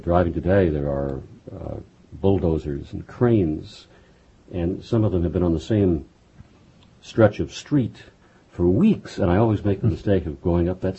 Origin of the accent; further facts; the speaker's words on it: Houston, Texas, United States; Oh, why is that's my hometown.